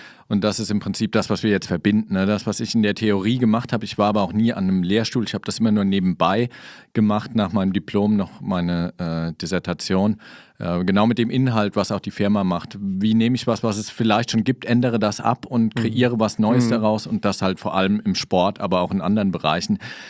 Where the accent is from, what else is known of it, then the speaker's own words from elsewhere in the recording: Kaiserslautern, Rhineland-Palatinate, Germany; born there; also born or lived in Saarland; Ich bin in Kaiserslautern geboren, war dann im Saarland, hab da studiert.